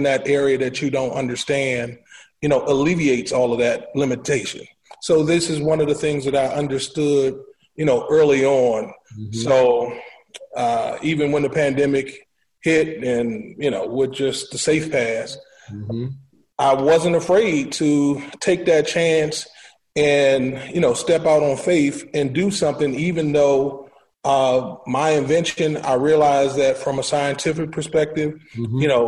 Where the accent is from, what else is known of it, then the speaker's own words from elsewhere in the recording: Washington, District of Columbia, United States; native of Washington, D.C., born and raised in Southeast, always wanted to provide a service to the world.